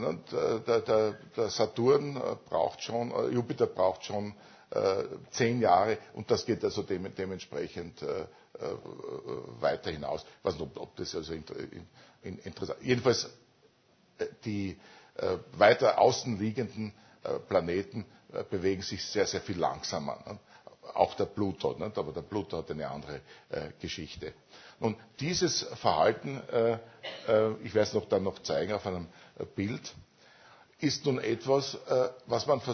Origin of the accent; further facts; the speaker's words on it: Graz, Styria, Austria; die Vergleichspole zwischen den beiden Keplerstädten in Österreich, also im jetzigen Österreich, Graz, meine Heimatstadt